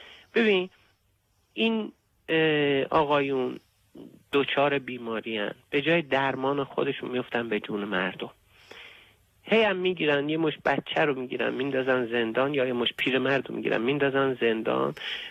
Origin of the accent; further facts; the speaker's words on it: Iran; moved away; من خودم از وقتی از ایران بیرون اومدم